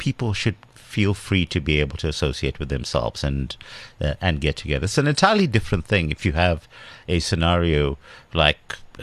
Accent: South Africa; my coming as a South African in the 80s, and, you know, obviously if one considered things like Rand Dollar exchange rate and all of those things

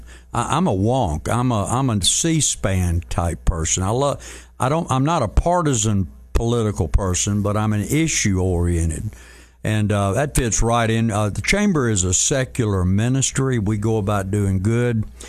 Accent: Meridian, Mississippi, United States; But very briefly, I grew up in Meridian, Mississippi, oldest of five

